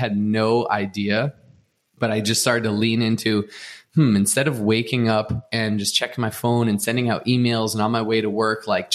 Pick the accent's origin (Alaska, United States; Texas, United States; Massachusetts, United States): Massachusetts, United States; Boston; also born or lived in California; I was born out here in California. You know, Sandy and I were baby best friends, but I grew up from two on in the Northeast of the US, or in the Boston area.